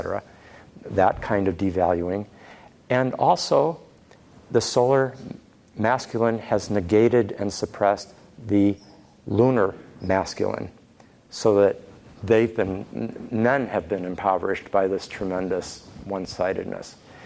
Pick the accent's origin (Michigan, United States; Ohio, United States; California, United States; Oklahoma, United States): California, United States; San Francisco; and I come from San Francisco.